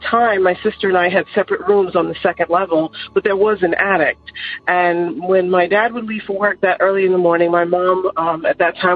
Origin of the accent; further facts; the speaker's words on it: New York, United States; now in Georgia, United States; I live in Georgia right now, but I grew up in New York, and that's where my story takes place.